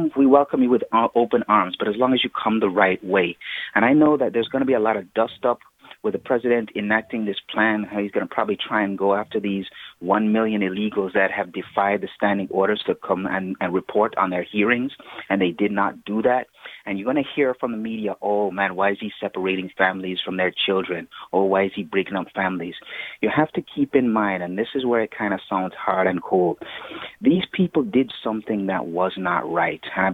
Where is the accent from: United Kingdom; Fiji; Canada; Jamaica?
Jamaica; now in United States; I am an immigrant. I'm originally from Jamaica, proud to be an American citizen